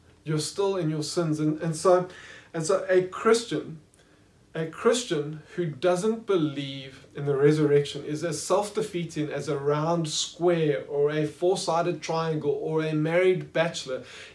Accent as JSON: {"language": "English", "town": "Johannesburg", "region": "Gauteng", "country": "South Africa", "tie": "born or raised there", "said": "I grew up in Johannesburg, and I went to a boys' school, JP Boys, which is the oldest boys' school in the city."}